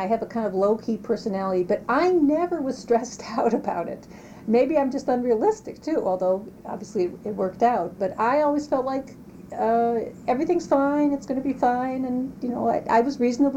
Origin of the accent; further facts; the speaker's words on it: California, United States; even though I come from California, I have a lot of family, I love to go visit them, I really don't like the idea of living there.